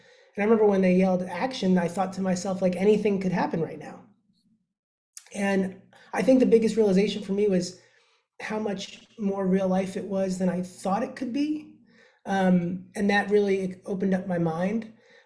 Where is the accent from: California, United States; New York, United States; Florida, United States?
New York, United States; And I'm from New York, so coming home and going to New York was also coming home.